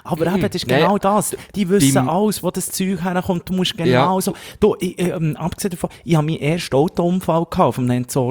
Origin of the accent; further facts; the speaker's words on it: Bern, Switzerland; Könnte ich als Berner, könnte ich im Wallis entsorgen